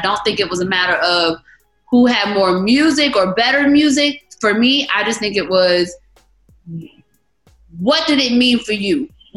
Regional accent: Atlanta, Georgia, United States; I am born and raised in Atlanta. I remember going to Mama's Primetime, Club Chocolate, the Pool Palace, all these places

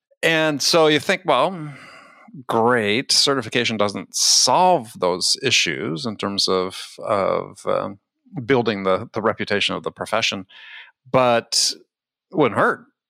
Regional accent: Wisconsin, United States; Well, I grew up in Wisconsin, so I'm familiar with all that.

